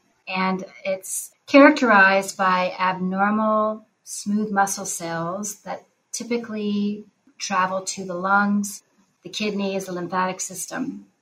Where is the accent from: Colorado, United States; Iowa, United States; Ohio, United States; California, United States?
Ohio, United States; Cincinnati; which was located in my hometown of Cincinnati, Ohio.